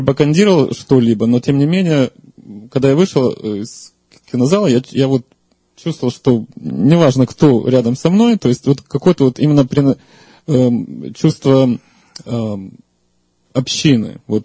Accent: Ukraine; now in United States; я вырос в семье, которая тоже ничего не знала о религии. Я рос на Украине, то есть, естественно, это христианская как бы культура доминировала.

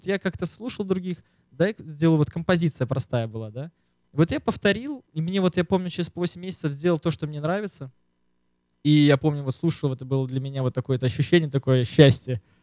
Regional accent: Borisov, Minsk Region, Belarus; now in New York, United States; Мне сейчас 27 лет. Я из Беларуси, город Борисов. Да, то есть такой город был, есть.

